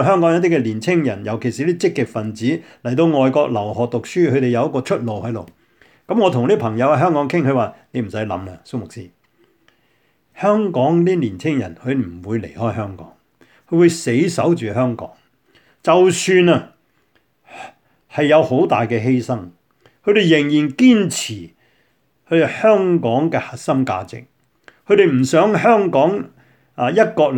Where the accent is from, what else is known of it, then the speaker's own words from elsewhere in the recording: China; born there; 不覺得我們自己是中國人，也都不覺得自己是英國人，更不會覺得自己是香港人。我尤其是我們在大陸出世的，不能夠拿這個 BNO，